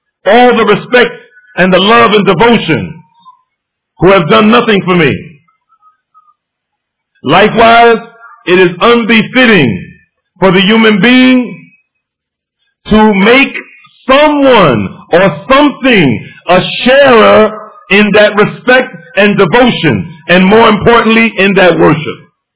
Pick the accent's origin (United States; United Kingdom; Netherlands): United States; New Jersey; growing up in Baxter Terrace Projects, that the person who lived next door to me in the 60s, where I grew up there